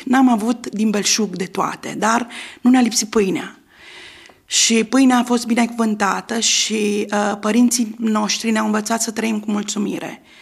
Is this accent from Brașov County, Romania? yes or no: no; Vidra, Alba County, Romania; Da, sunt din localitatea Vidra, județul Alba, din Munții Apuseni. Și m-am născut într-o familie de oameni credincioși, oameni cu o mare ținută morală, creștini practicanți.